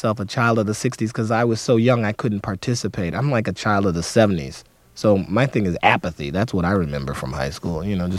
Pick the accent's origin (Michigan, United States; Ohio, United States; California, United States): Michigan, United States; Detroit; born or raised there